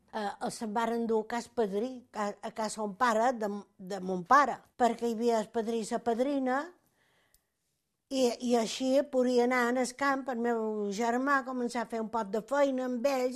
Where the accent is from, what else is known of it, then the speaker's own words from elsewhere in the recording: Capdepera, Balearic Islands, Spain; born there; I vaig néixer a Cap de Pere, jo.